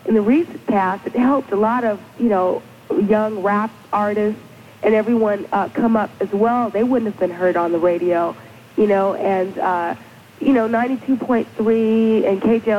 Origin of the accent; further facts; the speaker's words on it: Los Angeles, California, United States; I grew up in Los Angeles, but I'll miss this radio station.